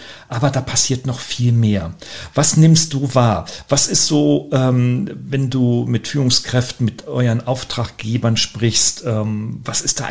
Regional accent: Weinheim, Baden-Württemberg, Germany; in meiner Heimatstadt hier in Weinheim

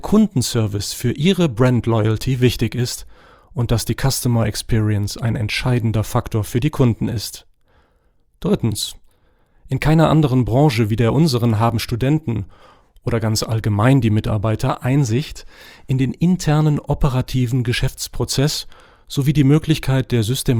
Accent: Morocco; German is a second language; moved away as an adult; now in Germany; Ich bin in Marokko geboren und aufgewachsen und habe dort mein erstes Studium Physik und Chemie absolviert.

